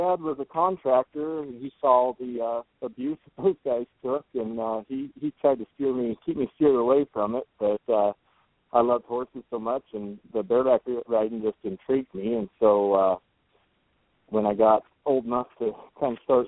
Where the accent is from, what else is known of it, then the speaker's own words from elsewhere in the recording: South Butte, Oregon, United States; I was 32 from South Butte, Oregon